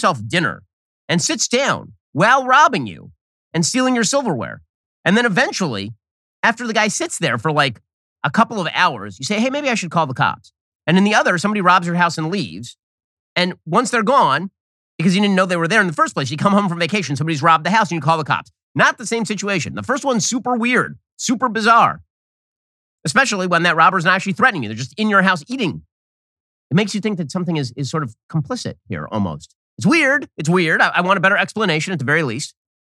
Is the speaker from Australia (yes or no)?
no; United States; because I'm an American.